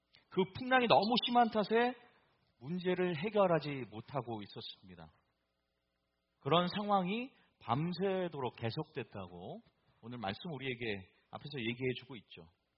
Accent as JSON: {"language": "Korean", "town": "Boston", "region": "Massachusetts", "country": "United States", "lives_now": "Virginia, United States", "said": "저는 보스턴 출신이에요. 이제는 뭐 버지니아 산 지 한 10년이 돼가니까 보스턴이랑 거의 비슷한 시간 동안에 살았던 것 같습니다."}